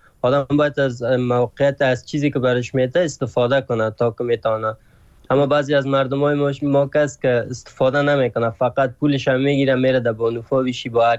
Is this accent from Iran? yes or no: no; Afghanistan; moved away; تازه چند وقت میشه از ترکیه آمدم این طرف، از افغانستان مدت 6 سال میشه بر آمدیم.